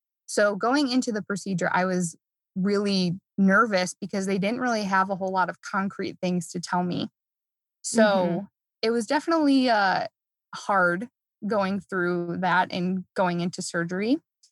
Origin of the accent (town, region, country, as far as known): Midwest, United States; born or raised there